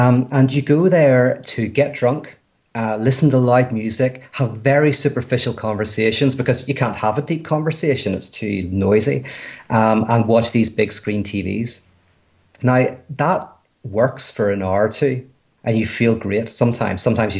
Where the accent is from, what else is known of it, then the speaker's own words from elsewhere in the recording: Ireland; Now, the advantage I have is I'm Irish, so people think I'm a storyteller.